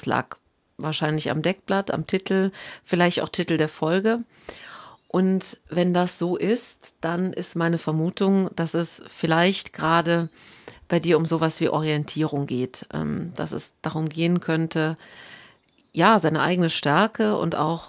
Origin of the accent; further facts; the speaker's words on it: Rhineland, Germany; ich komme ja hier aus dem Rheinland